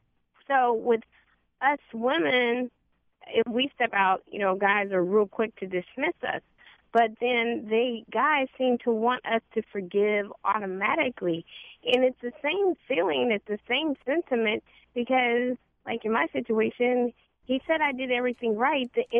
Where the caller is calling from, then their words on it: Upper Marlboro, Maryland, United States; I'm calling from Upper Marlboro.